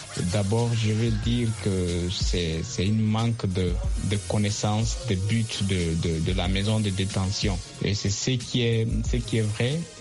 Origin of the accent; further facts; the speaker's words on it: Guinea; je suis de la République de Guinée.